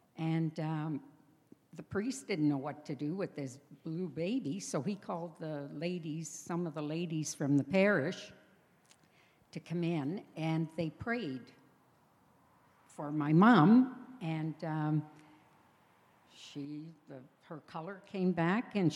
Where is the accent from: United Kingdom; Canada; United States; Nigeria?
Canada; Val-d'Or, Quebec; also born or lived in Wawa, Canada; I grew up in Val-d'Or, Quebec, in a family of 10. Well, there wasn't 10 right away. We moved to Wawa, and eventually there was 10 of us.